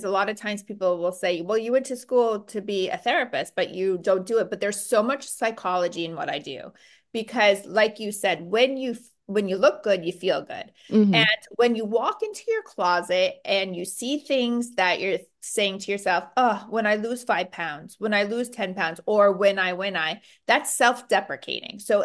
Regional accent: California, United States; Like I said, I'm from California. I don't know if I said that, but I am from California.

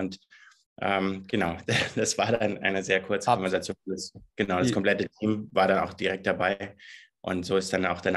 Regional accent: Bavaria, Germany; Also ich bin in Bayern. Ich komme aus Bayern. Und der Firmensitz, der ist auch hier in der Nähe von München. Genau, und da sitze ich gerade.

